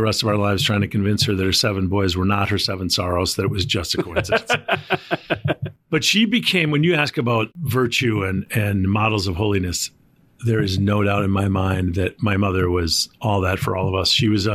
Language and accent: English; Little Falls, Minnesota, United States; I'm from Minnesota, Little Falls, Minnesota. It's a little town in the middle of the state. It's the boyhood home of Charles Lindbergh and me.